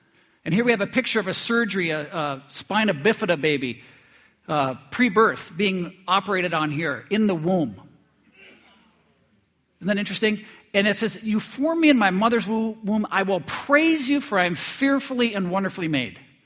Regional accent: North Dakota, United States; Well, I grew up in North Dakota, and I grew up right in town, but I had grandparents that lived outside of town

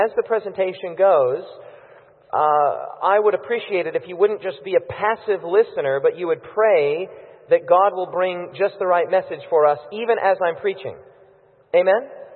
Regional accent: United States; I hope you'll forgive me for saying this as an American.

